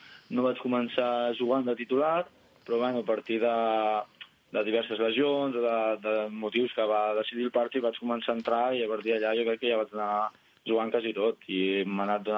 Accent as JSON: {"language": "Catalan", "town": "Sant Quintí de Mediona", "region": "Catalonia", "country": "Spain", "said": "vaig estar 3 anys a l'equip del meu poble, Quintinenc, que soc de Sant Quintí de Mediona"}